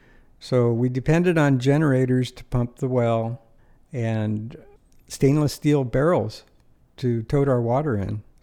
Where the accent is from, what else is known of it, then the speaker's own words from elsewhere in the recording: Los Angeles, California, United States; Well, as I grew up in Los Angeles in the 50s, I didn't really think about moving to a rural piece of property.